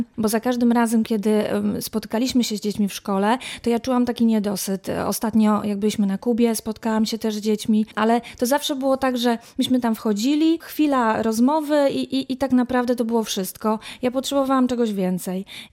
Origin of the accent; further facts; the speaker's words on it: Bydgoszcz, Kuyavian-Pomeranian Voivodeship, Poland; Zawsze tylko mówimy, no jesteśmy z Bydgoszczy